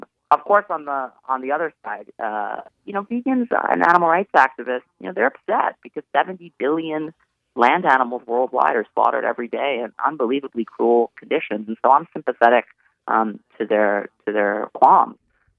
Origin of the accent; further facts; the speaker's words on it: Staten Island, New York, United States; But I know my parents, you know, growing up in Staten Island